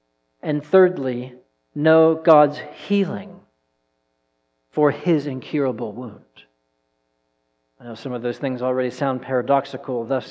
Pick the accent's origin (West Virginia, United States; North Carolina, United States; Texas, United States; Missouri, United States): Texas, United States; Yeah, we're both from East Texas, so some places we have to explain we're not cousins.